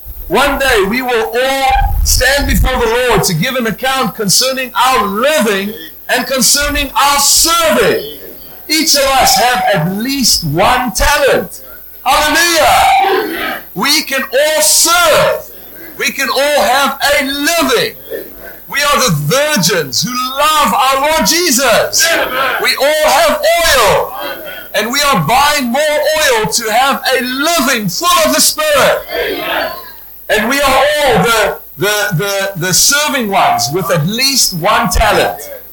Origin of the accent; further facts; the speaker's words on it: Pretoria, Gauteng, South Africa; And I come from South Africa, Pretoria, South Africa. That's one of the capital cities of South Africa.